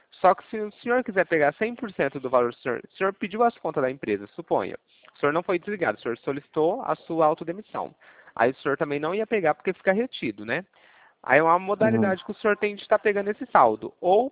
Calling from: São Paulo, Brazil; eu sou aqui de São Paulo

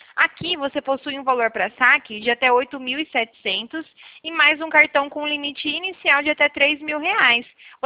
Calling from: Cordeirópolis, São Paulo, Brazil; Eu falo aqui de Cordeirópolis.

